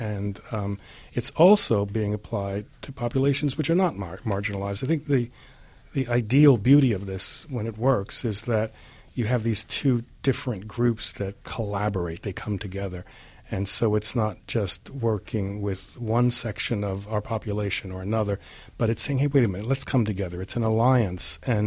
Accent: United States; And I mean, I grew up in America, so I understand people have different polarized agendas here.

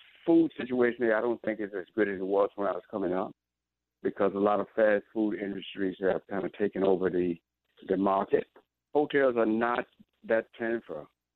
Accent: Leland, Mississippi, United States; So I would define my growing up in Mississippi and upbringing as a pretty secure and refined one.

